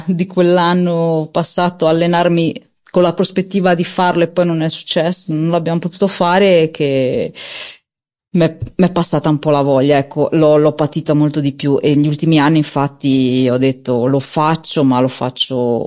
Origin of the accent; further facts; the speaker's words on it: Fezzano, Liguria, Italy; Poi l'anno dopo sono andata a Fezzano, che era il mio paese, e quindi, e tra l'altro ho vinto il palio